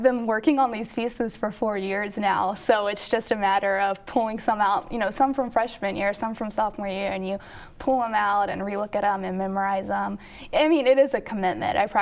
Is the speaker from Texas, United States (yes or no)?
yes; Tomball, Texas, United States; So yeah, we grew up in Tomball, Texas, so just a little north of Houston, and there's a big homeschool community there.